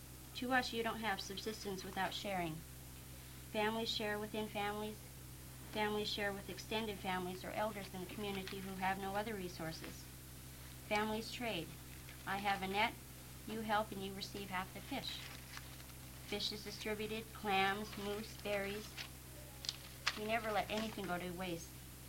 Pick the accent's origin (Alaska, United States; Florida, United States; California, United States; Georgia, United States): Alaska, United States; Kenai; I was born and raised in Kenai. My family is from Kenai, born and raised.